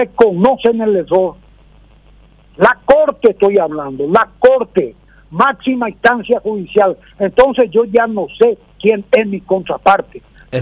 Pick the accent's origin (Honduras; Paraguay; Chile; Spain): Paraguay; buscar la justicia como ciudadano paraguayo.